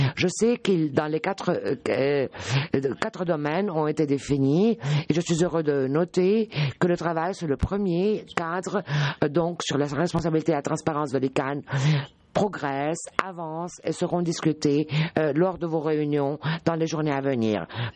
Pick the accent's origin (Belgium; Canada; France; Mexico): Belgium; Brussels, Brussels-Capital Region; qui a lieu à Bruxelles, non seulement la capitale de l'Europe, mais également ma ville natale